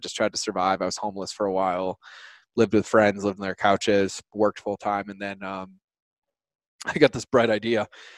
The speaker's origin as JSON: {"language": "English", "region": "Massachusetts", "country": "United States", "tie": "born or raised there", "said": "So how this really started is I grew up in Massachusetts, and I didn't really have like the best childhood."}